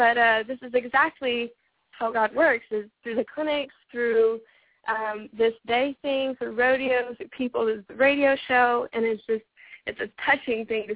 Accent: San Antonio, Texas, United States; and I'm from San Antonio, Texas.

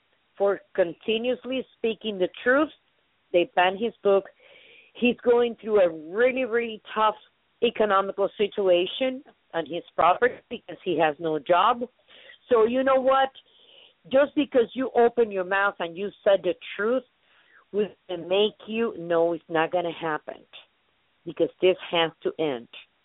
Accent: Miami, Florida, United States; also born or lived in Cuba; I was raised in Miami, born in Cuba, but raised in Miami, to school, university, and everything in Miami.

